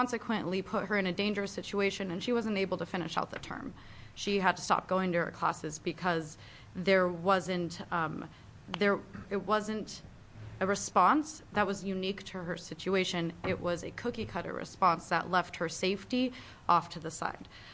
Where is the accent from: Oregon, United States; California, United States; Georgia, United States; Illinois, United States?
Oregon, United States; Eugene; I'm a student from Eugene, Oregon.